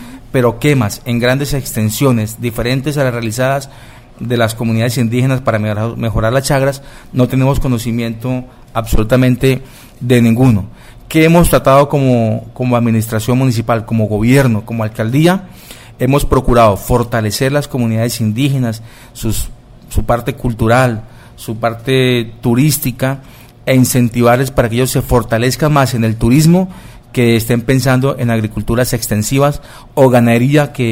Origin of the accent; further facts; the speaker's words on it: Colombia; nosotros como colombianos también estamos dispuestos a ayudarles